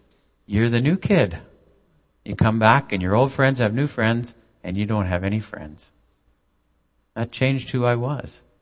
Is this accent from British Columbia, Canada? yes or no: no; London, Ontario, Canada; born there; I was born in London, Ontario. Nice house, quiet street, two older brothers, stable family, parents who were together for my whole life.